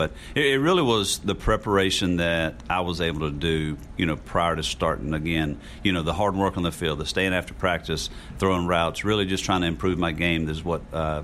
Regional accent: Pace, Florida, United States; it really was the closest university to my hometown. You know, Florida State was 180, you know, something miles. Hattiesburg was a little bit less, so it was the closest Division I school to Pace, Florida

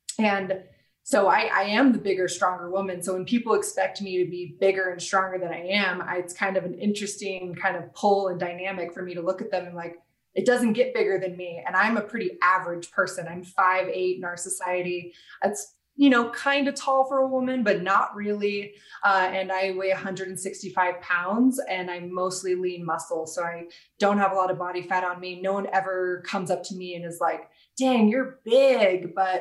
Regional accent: Denver, Colorado, United States; So I actually am born and raised in Denver. So this is actually home for me.

